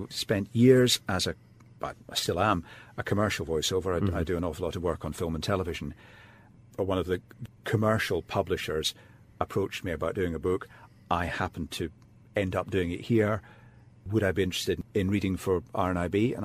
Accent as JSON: {"language": "English", "town": "Glasgow", "region": "Scotland", "country": "United Kingdom", "tie": "born or raised there", "said": "growing up in Glasgow"}